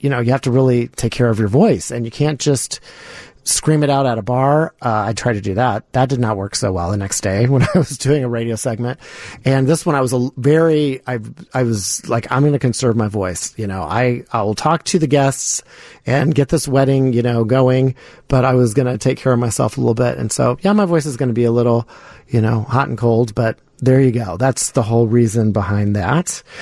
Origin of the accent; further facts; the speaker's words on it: the South, United States; I grew up in the South and I didn't fit into the mold like everybody else.